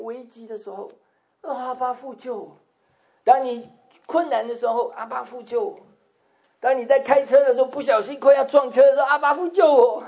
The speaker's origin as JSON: {"language": "Chinese", "country": "Taiwan", "said": "跟爸爸妈妈撒奶啊，我们台湾话撒奶啊"}